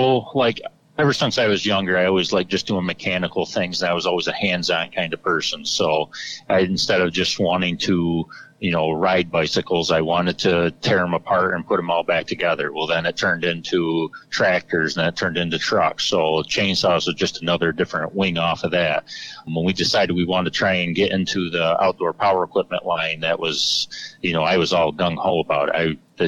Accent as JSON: {"language": "English", "region": "New York", "country": "United States", "said": "as John said. I am from Central New York. My family and I own and operate a small hardware store down just outside of Cortland a little ways."}